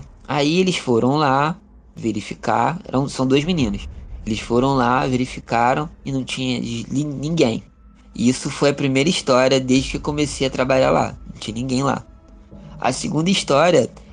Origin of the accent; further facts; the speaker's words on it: Cabo Frio, Rio de Janeiro, Brazil; sou daqui da cidade de Cabo Frio.